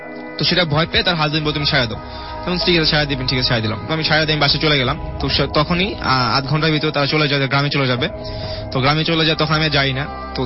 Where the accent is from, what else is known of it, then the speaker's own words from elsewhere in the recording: Tongi, Dhaka Division, Bangladesh; আমি টঙ্গী থেকে।